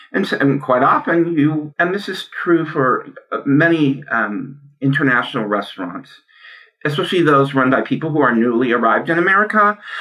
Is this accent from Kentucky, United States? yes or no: no; Hawaii, United States; Well, we grew up in Hawaii. And although I identify as a native Hawaiian because I am half Hawaiian, I'm also a quarter Chinese.